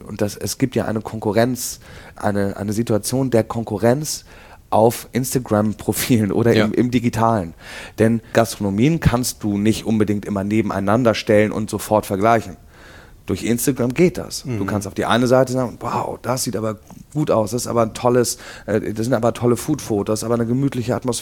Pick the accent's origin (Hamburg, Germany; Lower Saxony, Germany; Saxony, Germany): Hamburg, Germany; ich komme selber hier aus Eppendorf oder wohne jetzt eine lange Zeit schon hier. Ich kenne die Gegend